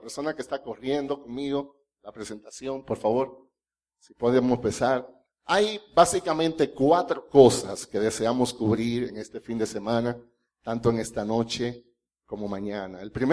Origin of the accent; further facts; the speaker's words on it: Dominican Republic; now in Mexico; yo soy dominicano y hablo español, pero créanme que no es el mismo español de los mexicanos.